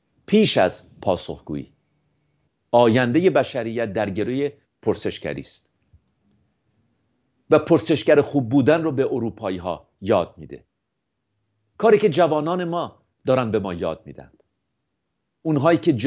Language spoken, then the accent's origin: Persian; Shiraz, Fars, Iran; born there; همه ما لر هستیم. من که در شیراز به دنیا اومدم